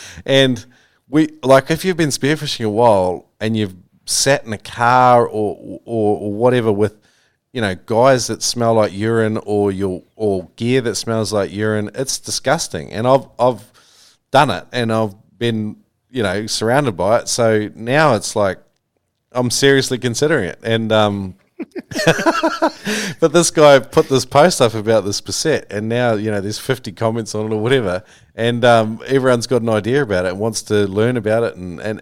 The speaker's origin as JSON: {"language": "English", "country": "New Zealand", "tie": "born or raised there", "said": "I grew up with in New Zealand."}